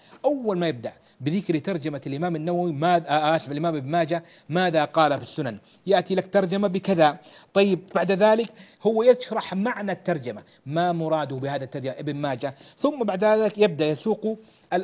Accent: Kuwait; وأكثر ما هي موجودة اليوم عندنا في الكويت

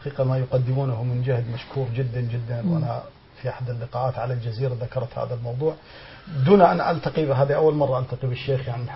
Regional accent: Deir ez-Zor, Deir ez-Zor Governorate, Syria; قلت له أنا من دير الزور

